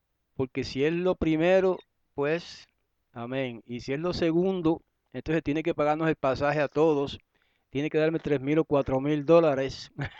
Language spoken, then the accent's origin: Spanish; Guayama, Puerto Rico; Yo trabajé en una escuela para impedidos en Guayama, en mi pueblo.